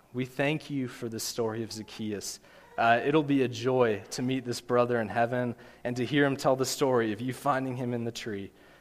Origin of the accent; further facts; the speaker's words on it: Kansas, United States; And I grew up in Kansas, so it was good to get a Kansas plate back on my car again.